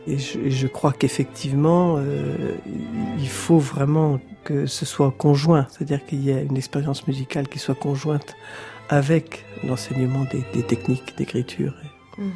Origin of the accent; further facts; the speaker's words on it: Lyon, Auvergne-Rhône-Alpes, France; Alors autre lieu de mon enfance à Lyon, c'était Fourvière.